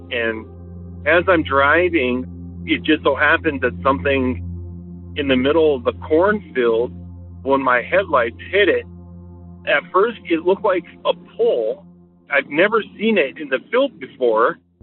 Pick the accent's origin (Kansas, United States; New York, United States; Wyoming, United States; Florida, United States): Wyoming, United States; And again, growing up in Yellowstone National Park, I know what a bear looks like.